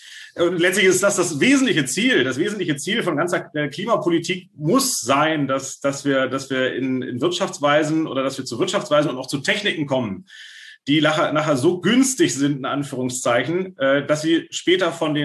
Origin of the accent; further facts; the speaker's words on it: Schleswig-Holstein, Germany; Ich komme jetzt aus Schleswig-Holstein.